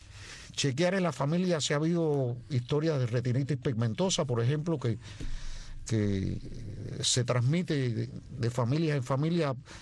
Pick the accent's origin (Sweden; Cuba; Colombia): Cuba; Y ahora que digo eso, como somos cubanos, tengo que decirlo.